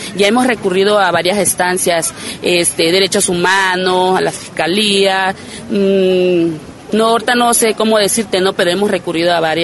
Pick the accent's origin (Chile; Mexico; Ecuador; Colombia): Mexico; como mexicanos exijo esos derechos